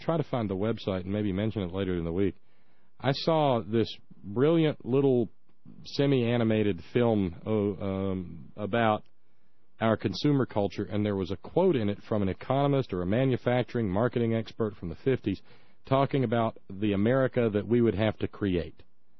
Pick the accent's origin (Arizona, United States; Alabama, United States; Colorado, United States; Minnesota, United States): Alabama, United States; when I was a little kid growing up in Alabama, snow was cute. Snow was fun because down there they have no way of dealing with it.